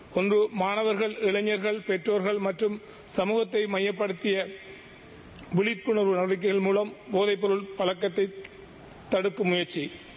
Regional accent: Sri Lanka; நான் இலங்கையன் என்ற வகையிலே இந்த சபையிலே பாராட்ட விரும்புகின்றேன்.

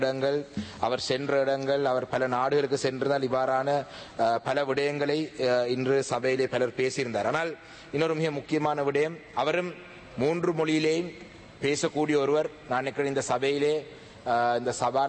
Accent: Kaluwanchikudy, Eastern Province, Sri Lanka; நான் கலவாஞ்சிக்குடி கிராமத்தை சேர்ந்தவர்

